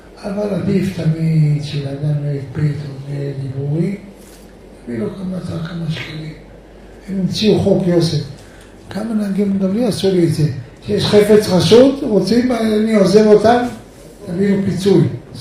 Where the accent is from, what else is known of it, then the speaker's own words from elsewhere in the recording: Holon, Tel Aviv District, Israel; אני לא גדלתי את זה, אני גדלתי בחולון.